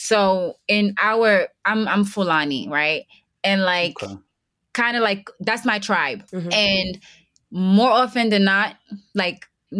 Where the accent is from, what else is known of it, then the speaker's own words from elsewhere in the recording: Bronx, New York, United States; Because more than anything, we are from the Bronx, right? Like, we were raised here.